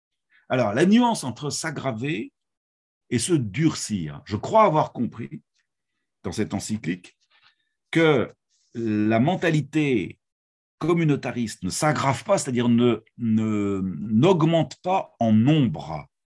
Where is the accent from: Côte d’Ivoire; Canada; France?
France; Chez nous en France, de tenir compte des lois de la République.